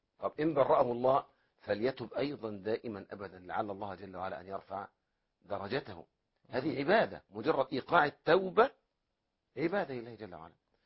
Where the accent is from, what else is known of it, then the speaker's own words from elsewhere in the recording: Egypt; أهل الكريف يقول عندنا في مصر من اعترف بذنب غفر له رب.